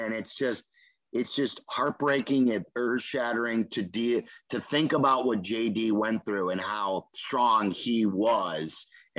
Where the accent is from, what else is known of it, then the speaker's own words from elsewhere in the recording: Skokie, Illinois, United States; I was a punk growing up in Skokie.